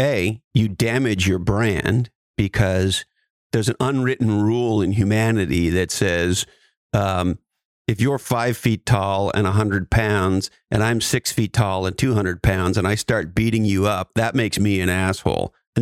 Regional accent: California, United States; In the world that I grew up in Silicon Valley, we are playing for multi-billion dollar outcomes.

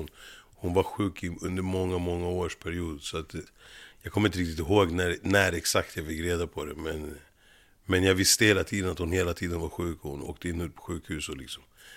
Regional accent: Stockholm, Stockholm County, Sweden; born there; Jag föddes på Sabbatsbergs sjukhus i Stockholm 79. Jag bodde i Upplandsbro när jag föddes. Min mamma och pappa bodde i Bro i en vanlig lägenhet.

